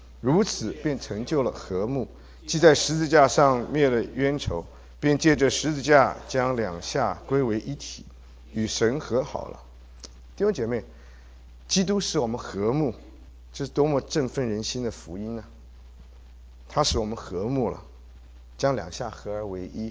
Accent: Taiwan; 我是生在台湾的，所以我记得好清楚，以前我们小时候在台湾跟中国大陆是隔绝的，

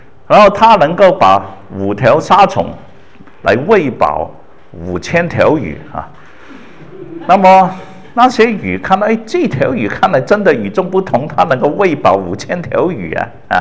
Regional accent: Chaozhou, Guangdong, China; 我是潮州人哈，然后潮州的音乐

